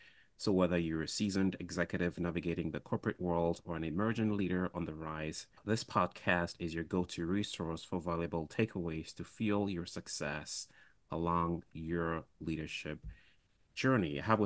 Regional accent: Ghana; connecting that leadership from Africa, where we both are from. I'm from Ghana as well, so really not too far away from the DCR.

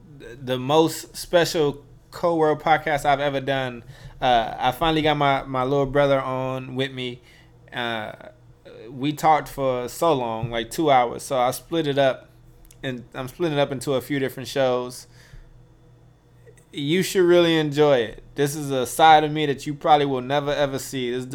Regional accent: Oakland, California, United States; stuff that was, you know, planned during our heyday growing up in North Oakland.

